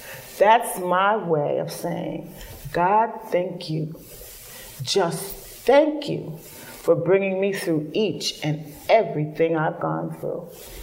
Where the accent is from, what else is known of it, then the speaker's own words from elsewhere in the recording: Bronx, New York, United States; Growing up in the Bronx, I sang in the choir.